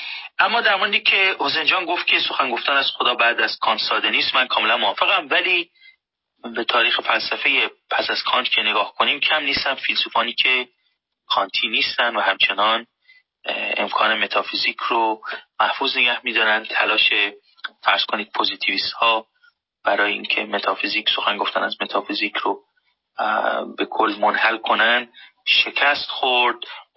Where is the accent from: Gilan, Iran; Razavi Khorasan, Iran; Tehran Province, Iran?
Razavi Khorasan, Iran; Mashhad; من مشهدی هم و ما مشهدی ها مثلا در حوزه علمیه مشهد در فضای تفکیک بزرگ شدیم.